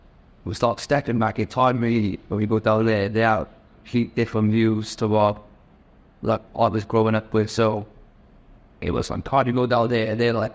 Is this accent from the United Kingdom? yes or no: yes; Cardiff, Wales, United Kingdom; Mate, I'm like a gypsy a Cardiff, really. That's it. But I've been good. I lived literally. I was born in Ely. And then we moved from Ely to Ambradock, from Ambradock to Lydon.